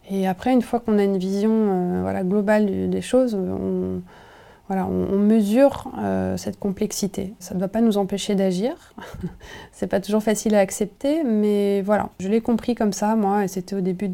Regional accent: Nevers, Bourgogne-Franche-Comté, France; J'ai grandi en Bourgogne, à Nevers, un endroit où il n'y avait pas trop de, pas trop de maisons. Ça s'est construit. J'ai vu l'urbanisation.

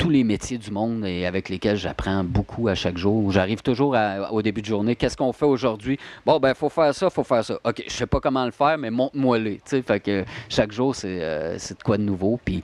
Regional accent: Quebec, Canada; born there; C'est en Mauricie, dans ma région natale.

